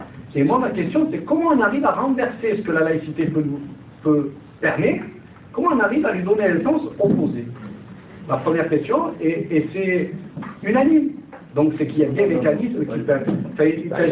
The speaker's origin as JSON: {"language": "French", "town": "Avignon", "region": "Provence-Alpes-Côte d'Azur", "country": "France", "said": "moi je viens d'Avignon"}